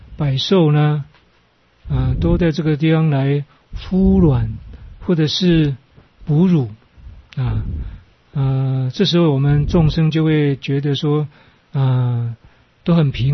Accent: China; 所以一般我们中国人或是某些地方的习俗都认为满月比较吉祥

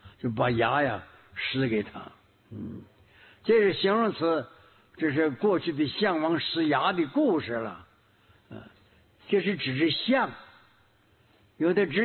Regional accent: Northeast China, China; 我们东北人，东北的水土不好，牙齿都是黄的

